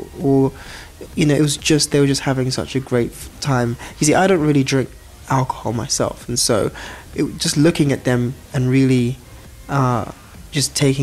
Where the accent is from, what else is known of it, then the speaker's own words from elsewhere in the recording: United Kingdom; accent: English; I don't know if I abuse my English accent, but it's helpful sometimes. Yeah, for girls who are susceptible to a British accent.